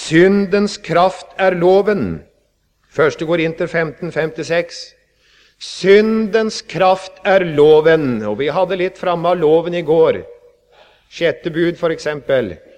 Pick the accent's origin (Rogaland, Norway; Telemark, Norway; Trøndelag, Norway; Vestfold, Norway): Vestfold, Norway; Det hendte hjemme i Vestfold.